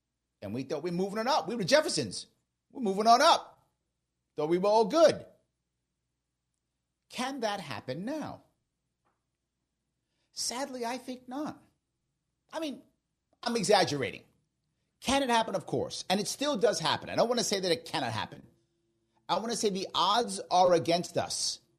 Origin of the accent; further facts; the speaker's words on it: New York City, New York, United States; I think about my time as a kid growing up in the Bronx.